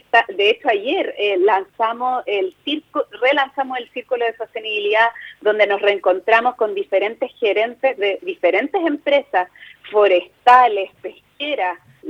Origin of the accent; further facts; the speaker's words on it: Concepción, Biobío, Chile; Yo vengo llegando a la región, si bien soy penquista, hace varios años estuve afuera